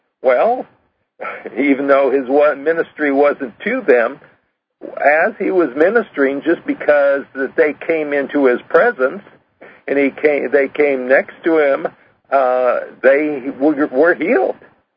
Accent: Washington, United States; And they always think I'm from Washington, D.C. So I have to make a point of saying Washington State.

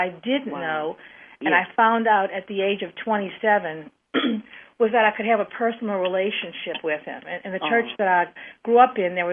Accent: New Orleans, Louisiana, United States; now in Mandeville, United States; I'm born and raised in New Orleans. I live in a town called Mandeville on the North Shore. We have a Lake Pontchartrain that divides New Orleans and Mandeville. And I moved over here over 35 years ago, and I love it.

